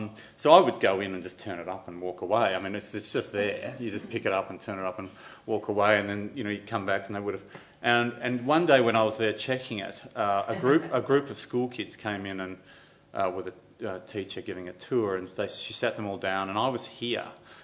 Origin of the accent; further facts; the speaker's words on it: Montreal, Quebec, Canada; born there; I was born in Montreal